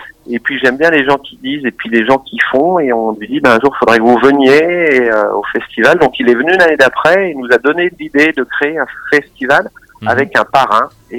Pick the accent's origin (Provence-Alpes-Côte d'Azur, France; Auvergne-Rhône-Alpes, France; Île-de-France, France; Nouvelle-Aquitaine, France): Auvergne-Rhône-Alpes, France; Lyon; toi, comme moi, on est des Lyonnais, Lyon, c'est vraiment une belle ville